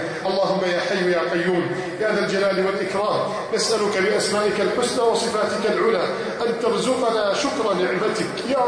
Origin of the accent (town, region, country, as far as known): Egypt